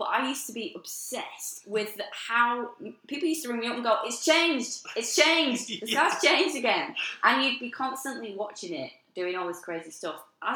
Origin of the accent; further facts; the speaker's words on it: Manchester, North West England, United Kingdom; moved away as an adult; I'm from Manchester, so, you know, love the city.